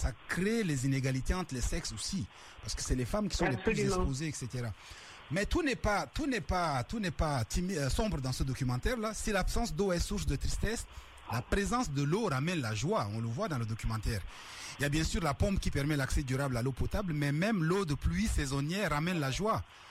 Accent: Chad; moi je viens du Tchad

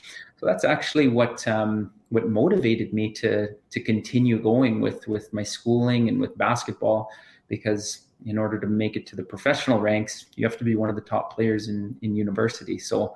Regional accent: Saskatchewan, Canada; That's my given name, and I'm from Thunderchild First Nation.

